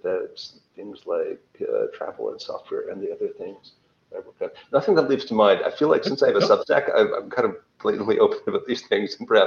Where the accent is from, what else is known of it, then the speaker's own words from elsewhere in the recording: Canada; I guess while I'm Canadian